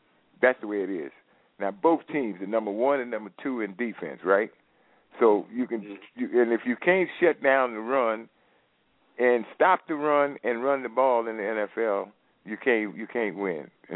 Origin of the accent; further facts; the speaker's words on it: Philadelphia, Pennsylvania, United States; My allegiance is with the Green Bay Packers, and I'm from Philly.